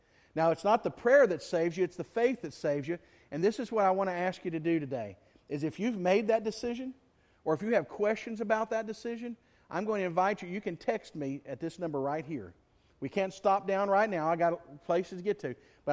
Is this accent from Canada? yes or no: no; Greenville, United States; and I certainly can't bat 1,000 with my hometown Greenville